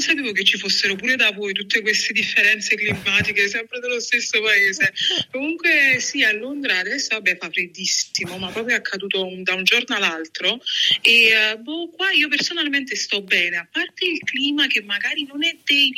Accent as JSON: {"language": "Italian", "town": "Pozzuoli", "region": "Campania", "country": "Italy", "tie": "born there", "said": "io sono praticamente nata a Pozzuoli, da padre campano, mio padre è campano, un paese vicino a Benevento, Cerreto Sannita, e mia madre invece è nigeriana, 100-100, quindi io sono un misto di queste due culture."}